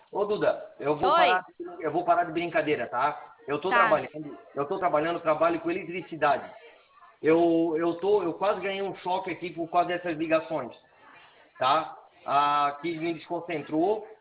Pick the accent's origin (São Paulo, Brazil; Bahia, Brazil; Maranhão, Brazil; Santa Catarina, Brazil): Santa Catarina, Brazil; Florianópolis; Eu sou de Florianópolis, tá?